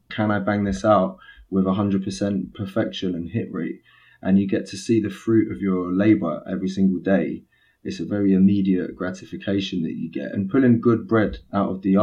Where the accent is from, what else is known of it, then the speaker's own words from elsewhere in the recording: London, United Kingdom; I grew up sort of on the border of Hackney and Islington, and then I went to college in Tufnell Park in North London.